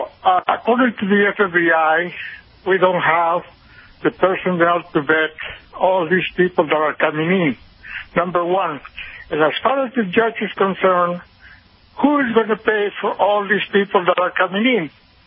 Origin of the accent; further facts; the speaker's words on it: Mexico City, Mexico; I was raised in Mexico City.